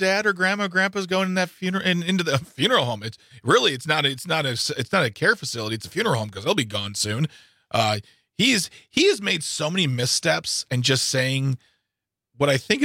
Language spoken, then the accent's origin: English; Wisconsin, United States; No, I'm from Wisconsin.